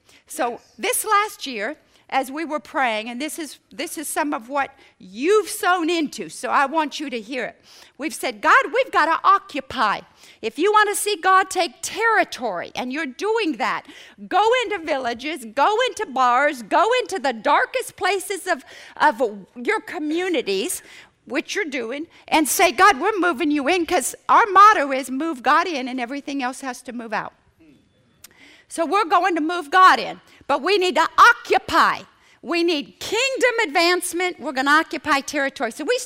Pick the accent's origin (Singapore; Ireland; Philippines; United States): Philippines; For a Muslim group of terrorists, which was where I grew up in the Philippines.